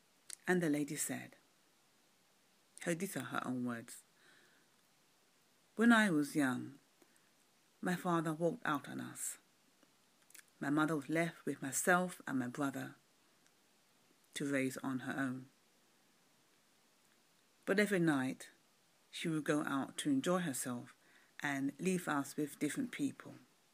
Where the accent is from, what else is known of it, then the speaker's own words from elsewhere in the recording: London, United Kingdom; from London, UK.